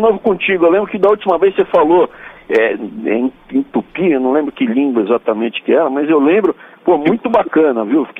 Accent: São Paulo, Brazil; now in Brasília, Brazil; eu sou de São Paulo, né? Mas estando aqui em Brasília

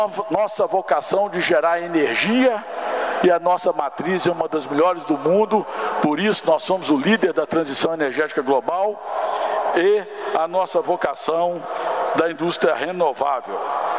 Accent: Minas Gerais, Brazil; E como mineiros, estamos testemunhando

